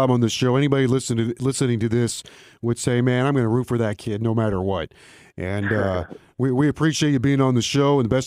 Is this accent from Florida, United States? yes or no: yes; Riviera Beach, Florida, United States; This kid, so, you know, I'm from Riviera Beach, and he's trying to make them proud. We're known for our big hitting.